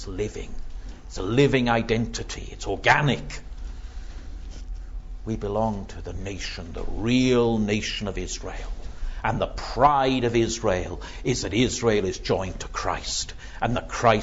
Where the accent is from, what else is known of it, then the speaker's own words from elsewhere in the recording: United Kingdom; I know perfectly well that I didn't plan to be born British. It was something that was given to me, but I am proud of what Britain has stood for.